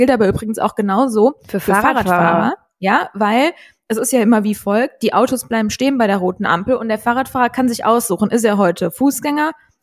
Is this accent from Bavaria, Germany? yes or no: no; Cologne, North Rhine-Westphalia, Germany; als Kölner